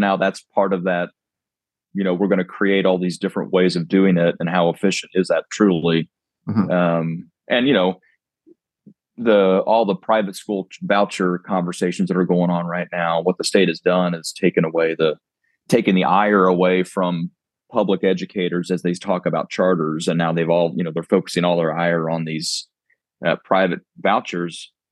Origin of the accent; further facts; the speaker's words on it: Centerville, Ohio, United States; now in Texas, United States; Well, I'm not a native Texan either. I'm from Ohio. So I was in an area that was literally, I went to the Centerville City Public Schools.